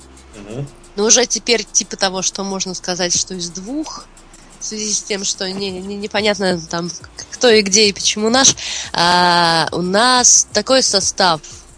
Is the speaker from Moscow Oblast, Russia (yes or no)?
yes; Chekhov, Moscow Oblast, Russia; Я из Подмосковья, из города Героя Чехова.